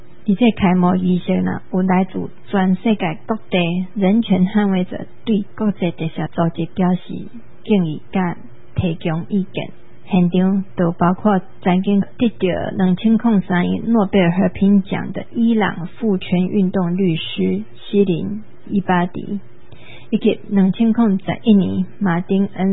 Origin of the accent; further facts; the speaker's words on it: Taiwan; 我们台湾人